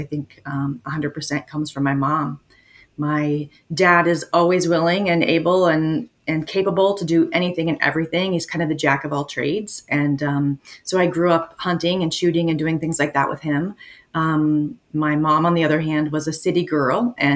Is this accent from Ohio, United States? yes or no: yes; Ohio, United States; now in Alaska, United States; I moved here to Alaska about 13 years ago. Grew up, born and raised in Ohio, amazing outdoor family.